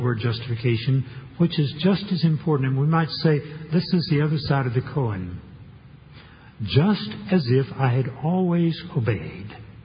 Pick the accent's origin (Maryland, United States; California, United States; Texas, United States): Texas, United States; Now, I grew up in Texas, so I'm embarrassed about this one.